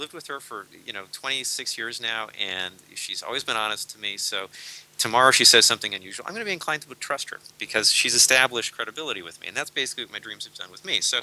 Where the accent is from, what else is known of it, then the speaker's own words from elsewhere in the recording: United States; because I'm an American. I mean, I'm a very unusual American in that I've moved over 50 times in my life.